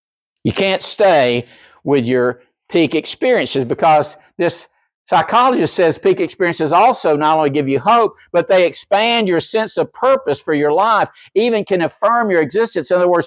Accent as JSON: {"language": "English", "region": "North Carolina", "country": "United States", "tie": "born or raised there", "said": "going to Grandfather Mountain or Mount Mitchell when I was a child growing up in North Carolina."}